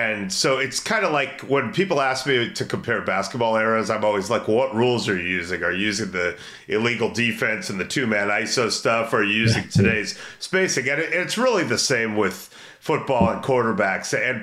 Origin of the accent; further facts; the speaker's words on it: Brentwood, California, United States; I'm from Brentwood. We got double homicides.